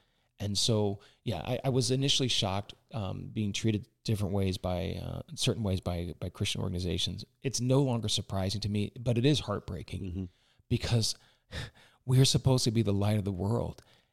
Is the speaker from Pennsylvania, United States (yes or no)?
yes; Pennsylvania, United States; but I'm not even Southern. I'm from Pennsylvania.